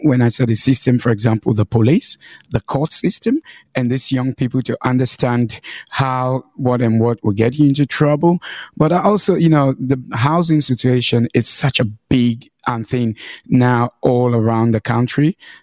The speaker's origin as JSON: {"language": "English", "country": "Sierra Leone", "moved": "yes", "lives_now": "Tasmania, Australia", "said": "I came to Tasmania in 2004 as a refugee, and I came from Sierra Leone"}